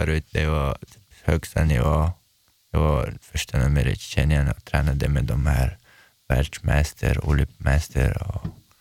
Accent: Chechnya, Russia; Swedish is a second language; now in Sweden; Ja, jag är från Tjetjenien.

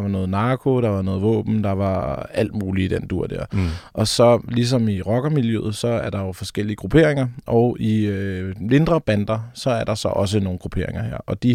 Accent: Kværndrup, Region of Southern Denmark, Denmark; also born or lived in Lolland; Men jeg voksede op på Fyn i en lille by, der hedder Kværndrup, og så mange af de kommuner, der ligger rundt omkring der.

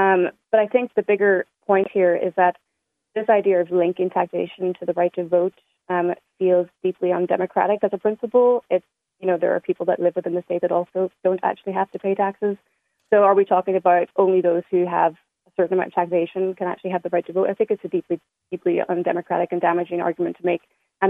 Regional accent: Ireland; now in United Kingdom; as an Irish citizen living north of the border, it is very disappointing to me

